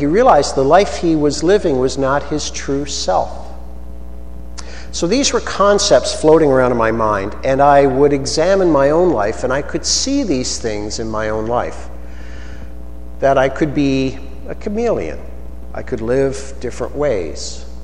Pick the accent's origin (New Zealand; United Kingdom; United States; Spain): United Kingdom; Scotland; Our background is we're from Scotland.